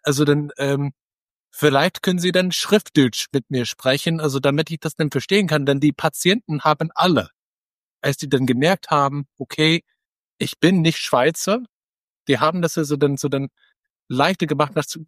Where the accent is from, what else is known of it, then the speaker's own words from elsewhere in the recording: United States; German is a second language; now in Poland; also wo ich herkomme, aus den Vereinigten Staaten